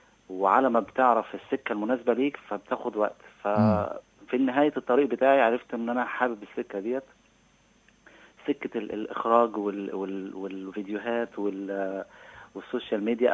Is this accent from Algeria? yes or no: no; Egypt; born there; also born or lived in Russia; انا اتولدت في مصر